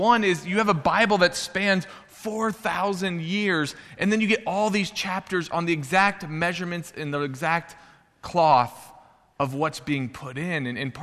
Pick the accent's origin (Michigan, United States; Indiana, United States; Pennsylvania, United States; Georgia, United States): Indiana, United States; Jasper; Well, you see, I grew up in Jasper, Indiana, where Scott Rolen is from. My mom and his mom taught together.